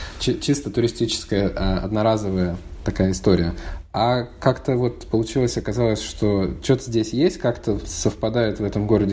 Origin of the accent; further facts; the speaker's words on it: Moscow, Russia; now in New York, United States; был из Москвы, стал из Нью-Йорка.